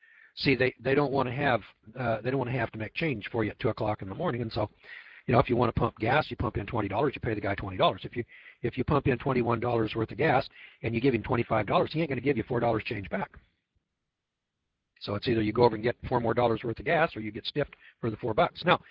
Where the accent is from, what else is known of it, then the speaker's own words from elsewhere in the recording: Missouri, United States; See, I'm from Missouri